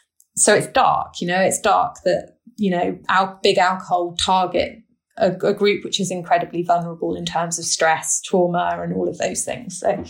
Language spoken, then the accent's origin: English; Stroud, South West England, United Kingdom; I grew up in Stroud, which is a small town in Gloucestershire